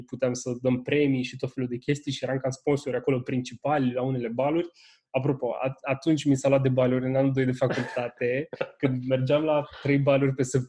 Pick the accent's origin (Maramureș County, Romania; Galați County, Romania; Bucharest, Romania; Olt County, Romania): Bucharest, Romania; Legat de chestia asta cu născut și crescut în București